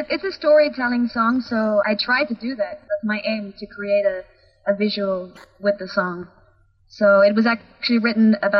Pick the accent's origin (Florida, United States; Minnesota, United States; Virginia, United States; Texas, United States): Florida, United States; Miami; I love L.A., but Miami's my hometown.